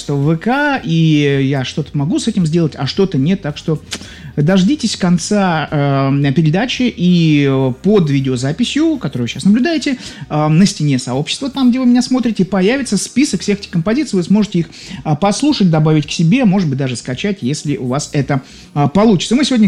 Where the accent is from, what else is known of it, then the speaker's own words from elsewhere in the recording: Saint Petersburg, Russia; я из Санкт-Петербурга.